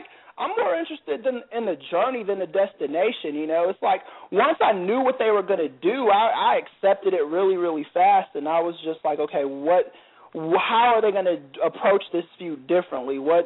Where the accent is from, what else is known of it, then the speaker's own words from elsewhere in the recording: Los Angeles, California, United States; as a kid growing up in Los Angeles, wanted to see more ECW.